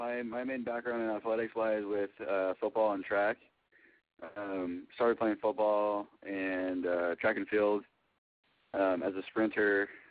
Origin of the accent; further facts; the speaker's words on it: Napa, California, United States; And so then I moved back home to my hometown of Napa Valley, California.